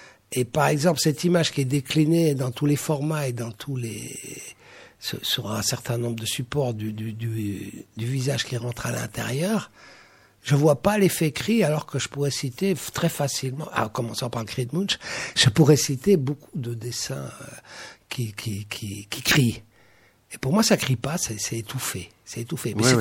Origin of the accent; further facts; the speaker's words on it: Belgium; also born or lived in Switzerland; je suis belge, et j'ai habité en Suisse.